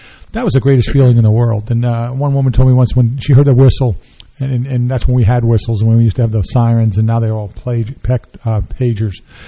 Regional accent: Mount Olive, New Jersey, United States; now in Raritan Township, United States; And since I grew up in Mount Olive, but when I got married, I lived down here in Raritan Township.

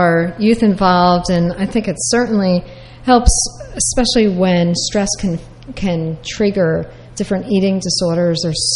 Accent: New Jersey, United States; I know I am Italian, and my Italian grandmother, every Sunday, she made, of course, it's gravy. I'm from North Jersey.

